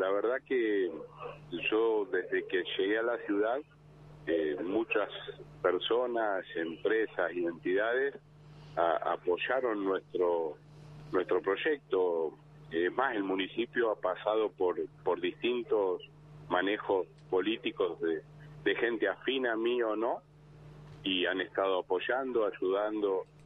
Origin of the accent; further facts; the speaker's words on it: Balcarce, Buenos Aires Province, Argentina; born there; now in Bahía Blanca, Argentina; Yo nací en Balcarce y viví muchísimos años en Buenos Aires. Hasta hace 10, 11 años que nos vinimos a vivir acá.